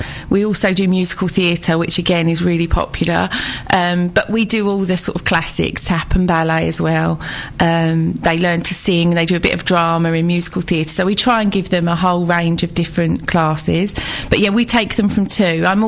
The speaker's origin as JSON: {"language": "English", "town": "Romford", "region": "London", "country": "United Kingdom", "tie": "born or raised there", "said": "I grew up in Romford. Yes, and then sort of left there at 18"}